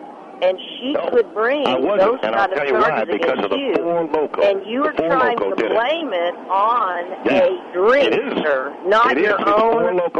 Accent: Deep South, United States; I come from the Deep South and was taught not to have prejudice, taught to have respect.

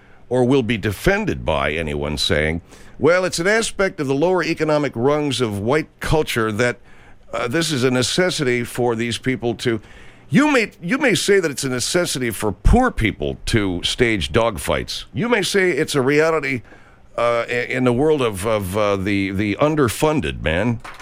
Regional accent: Arcadia, California, United States; also born or lived in Sierra Madre; because I grew up in Arcadia, which is right there in the just below the foothills. And then for a while I lived in Sierra Madre, which is in the foothills of the San Gabriel Mountains.

